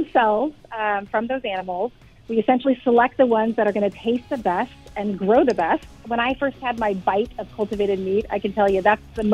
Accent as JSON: {"language": "English", "region": "Texas", "country": "United States", "said": "I'm from Texas and I love my meat."}